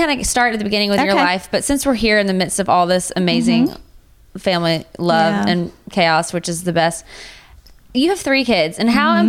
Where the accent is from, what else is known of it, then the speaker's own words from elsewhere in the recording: Texas, United States; Oh yes, I'm from Texas. We loved HEB.